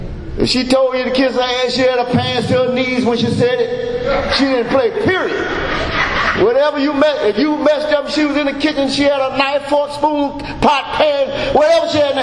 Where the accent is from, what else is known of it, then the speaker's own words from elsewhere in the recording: Little Rock, Arkansas, United States; also born or lived in Los Angeles; So anyway, growing up in Little Rock, Arkansas, South Central LA, Little Rock, Arkansas. It was pretty decent.